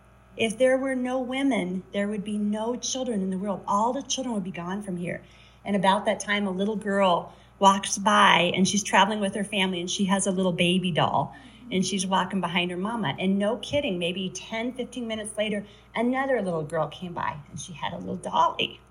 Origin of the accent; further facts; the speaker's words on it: El Paso, Texas, United States; Like I said, I'm from El Paso, Texas.